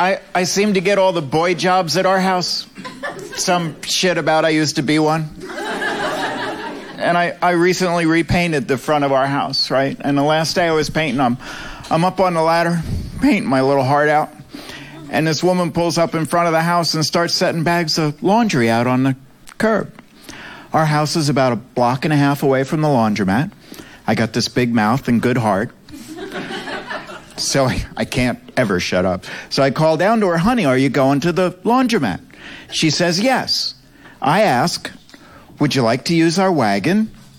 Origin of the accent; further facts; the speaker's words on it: New Jersey, United States; Oh, New York, I'm from the other coast. I'm from New Jersey, where fuck you is a greeting.